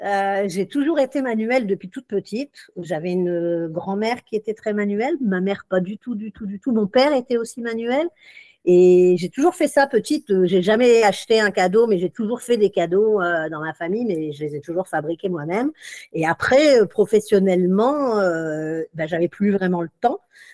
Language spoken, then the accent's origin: French; Hauts-de-France, France; moi, je suis originaire du Nord et j'ai travaillé pendant 35 ans en région parisienne. Donc, je suis arrivée à Pont-l'Abbé il y a peu de temps, somme toute.